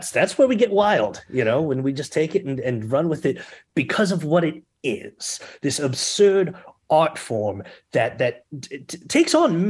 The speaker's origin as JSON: {"language": "English", "town": "Baltimore", "region": "Maryland", "country": "United States", "lives_now": "Philadelphia, United States", "said": "just happened upon professional wrestling as a thing when I moved to Philadelphia. I'm originally from Baltimore"}